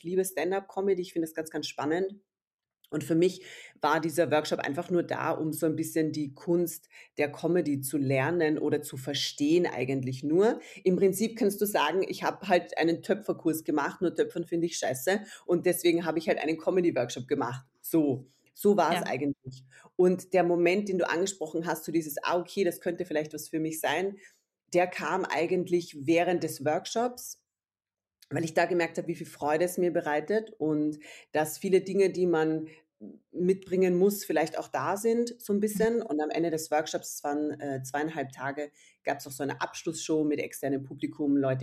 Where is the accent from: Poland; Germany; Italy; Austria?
Austria; Ich bin aus Österreich, bin jetzt 36.